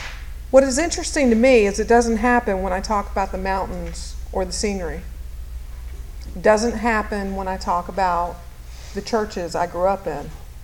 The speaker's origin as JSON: {"language": "English", "region": "Virginia", "country": "United States", "accent": "Virginia twang", "said": "After about the second glass, my Virginia twang becomes pronounced and unmistakable."}